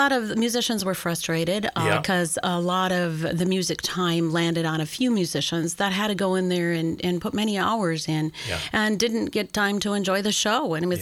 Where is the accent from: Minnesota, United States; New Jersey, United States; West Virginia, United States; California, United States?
Minnesota, United States; St. Cloud; I was born and raised in St. Cloud.